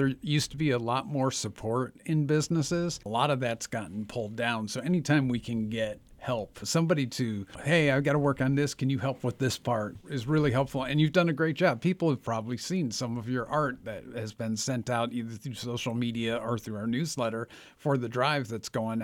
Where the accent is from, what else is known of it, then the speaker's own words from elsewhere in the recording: Glenwood, Illinois, United States; now in Springfield, United States; I grew up in Glenwood down in the South suburbs.